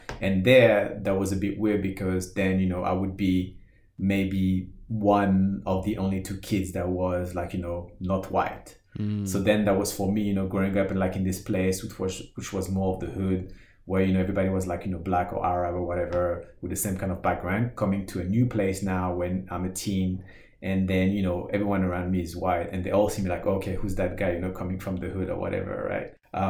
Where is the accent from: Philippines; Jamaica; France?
France; English is a second language; So I was born and raised in France. Have an older sister as well. She's born here as well. My parents come from Algeria, so they immigrated back.